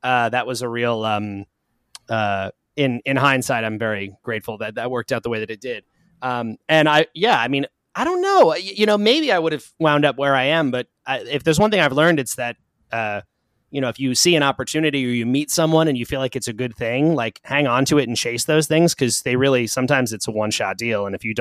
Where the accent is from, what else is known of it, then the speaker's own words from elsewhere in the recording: New York, United States; Long Island. So not too far from where I am now.